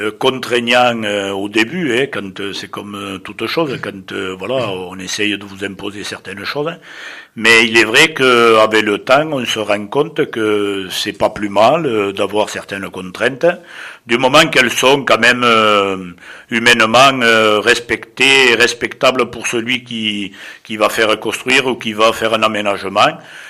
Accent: Ventenac, Occitanie, France; les gens qui choisissent de venir chez nous, à Ventenac, c'est là aussi un choix qu'ils font, au même titre que moi qui y suis encore et toujours resté.

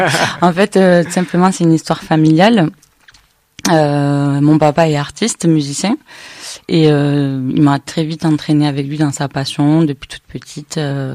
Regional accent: Narbonne, Occitanie, France; je suis artiste, auteur, compositrice, interprète et je suis originaire de Narbonne. Actuellement, je suis beaucoup entre Narbonne et Montpellier.

